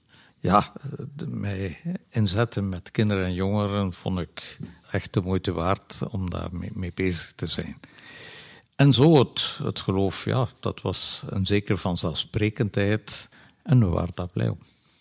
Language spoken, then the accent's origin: Dutch; West Flanders, Belgium; accent: West Flemish; ik zal wel een West-Vlaams accent hebben, maar ik heb nooit dialect mogen spreken en ik vind dat wel een pittig en leuk dialect, maar je zult het niet uit mijn mond horen.